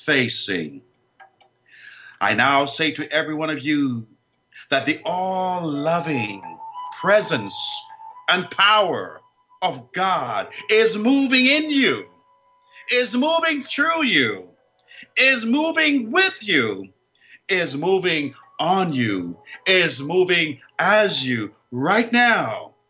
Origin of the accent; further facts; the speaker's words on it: Bahamas; now in Miami Beach, United States; I'm not in the Bahamas. I'm from the Bahamas. I'm in Florida.